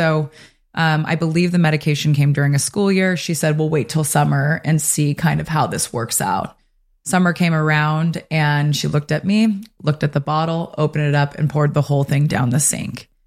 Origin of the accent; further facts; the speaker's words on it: Santa Ynez, California, United States; And I was born and raised in San Ynez, California, which is we're based in Santa Barbara here with the podcast, but just over the hill